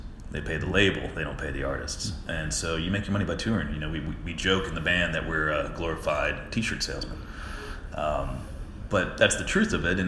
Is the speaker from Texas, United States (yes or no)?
no; Florida, United States; It's very cold. I'm from Florida.